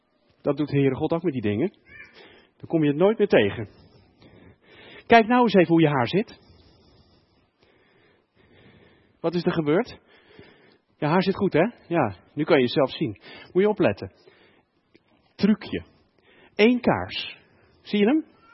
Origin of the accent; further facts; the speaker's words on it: Geldermalsen, Gelderland, Netherlands; Ik kom zelf uit Geldermalsen. En dan weet je hoe donker Geldermalsen kan zijn.